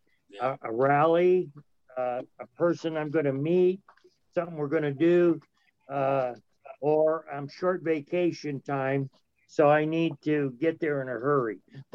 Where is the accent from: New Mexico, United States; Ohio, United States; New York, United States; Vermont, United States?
Ohio, United States; They're coming from California. I come from Ohio. So that works out kind of nice that way.